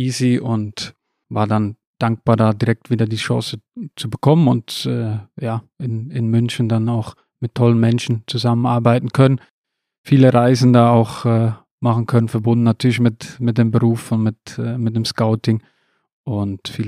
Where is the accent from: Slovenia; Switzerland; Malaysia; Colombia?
Switzerland